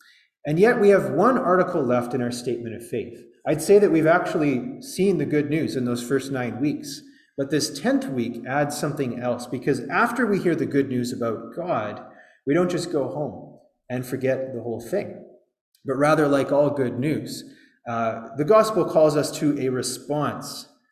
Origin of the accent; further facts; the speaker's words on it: Vancouver, British Columbia, Canada; I remember when I grew up in Vancouver